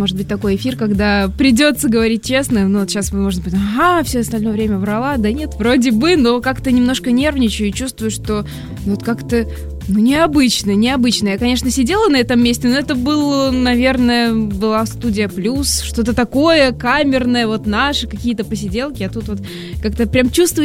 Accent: Kazakhstan; born there; also born or lived in Chapaevsk, Russia; Я родилась в Казахстане, жила в Самарской области, в Чапаевске. И оттуда уже поступала в Москву.

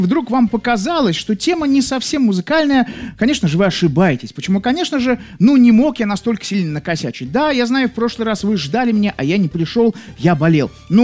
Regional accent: Saint Petersburg, Russia; я из Санкт-Петербурга.

